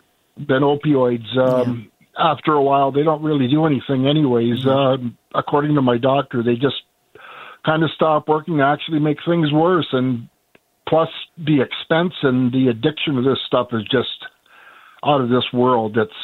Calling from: Brantford, Ontario, Canada; like I'm calling from Brantford

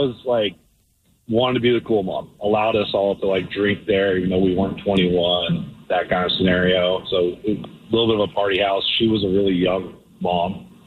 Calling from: Delaware, United States; from Delaware.

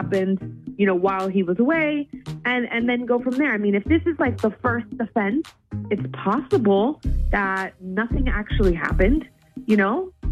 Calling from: Shreveport, Louisiana, United States; from Shreveport.

